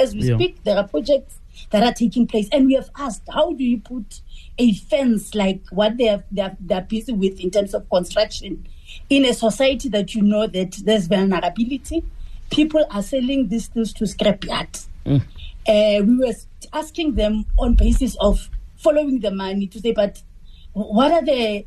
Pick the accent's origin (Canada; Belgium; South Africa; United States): South Africa; Mohlakeng, Gauteng; I'm from West Rand in Mohlakeng